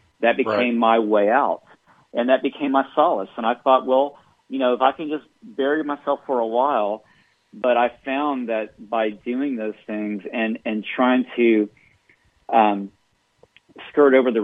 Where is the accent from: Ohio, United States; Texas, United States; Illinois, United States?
Texas, United States; Houston; And so I grew up in Houston.